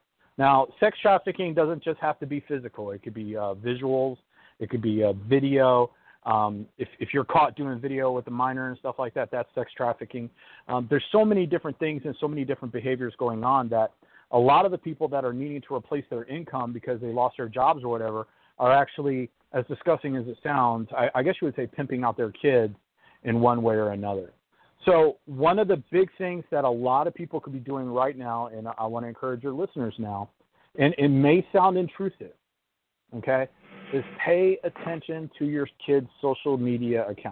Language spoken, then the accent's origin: English; Texas, United States; I'm from Texas, and I am a child sex trafficking specialist.